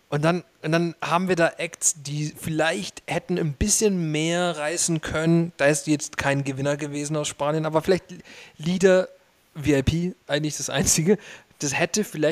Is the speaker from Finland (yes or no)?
yes; Finland; ich komme aus Finnland